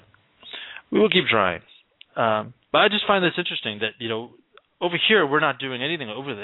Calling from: Australia; Because we're calling him from Australia, so I guess it's a sort of country code issue.

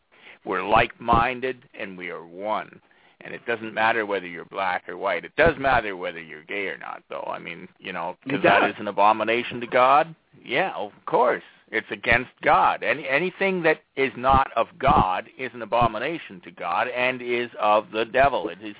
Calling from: Canada; I'm calling from Canada.

